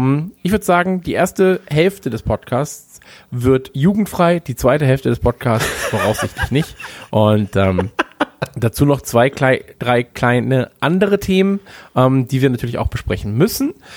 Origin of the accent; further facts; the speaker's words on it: Bavaria, Germany; Aber ich bin nicht aus Berlin, ich bin aus der Nähe von München, das ist auch ganz schön und sauber und eigentlich das bessere Berlin.